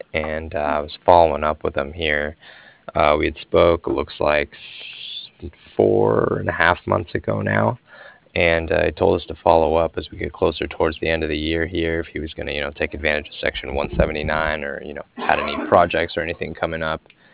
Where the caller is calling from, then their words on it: Cardiff, Wales, United Kingdom; I'm calling from Cardiff.